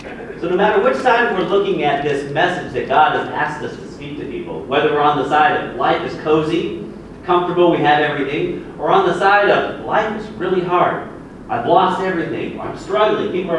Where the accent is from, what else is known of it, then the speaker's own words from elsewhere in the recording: Florida, United States; I grew up in Florida, she grew up in Kansas, but we're still sort of American